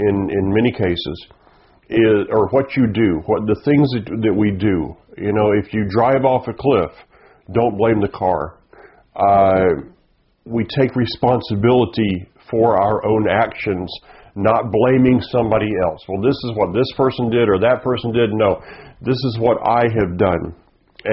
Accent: the South, United States; But, I grew up in the South, and I grew up in a very prejudiced area, and I got through that.

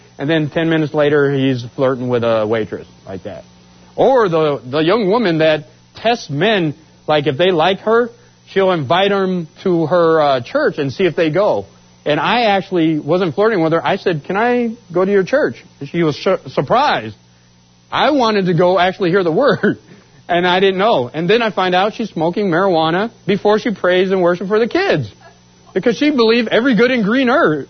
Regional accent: Tacoma, Washington, United States; I'm from Washington, Tacoma, Washington.

